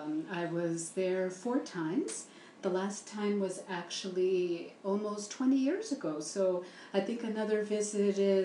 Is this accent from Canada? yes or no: yes; Calgary, Alberta, Canada; I was born and raised here in Calgary. I guess I'm one of the few people here that were actually born and raised in Calgary.